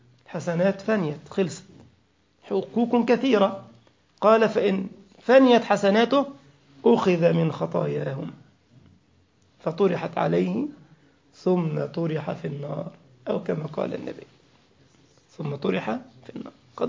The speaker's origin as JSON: {"language": "Arabic", "country": "Egypt", "said": "كلنا يعرف هذا، حتى عندنا في مصر يقول لك المفلس"}